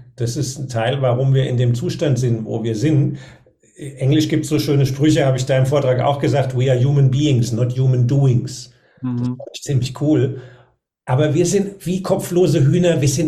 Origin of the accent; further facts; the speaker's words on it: Germany; Ja, so ein Wort kenne ich aus meiner Kindheit, auch aus dem Odenwald, wo ich aufgewachsen bin.